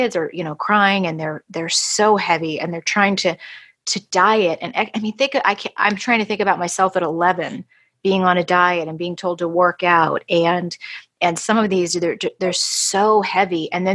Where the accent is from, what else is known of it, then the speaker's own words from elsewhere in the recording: Pensacola, Florida, United States; accent: Pensacola; The other thing, Rachel, is by the end of this conversation, I will have my Pensacola accent back.